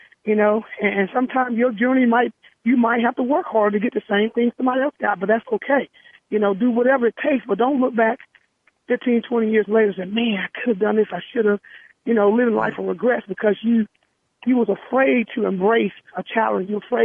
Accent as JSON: {"language": "English", "region": "Mississippi", "country": "United States", "said": "I said, you know, I'm from Mississippi."}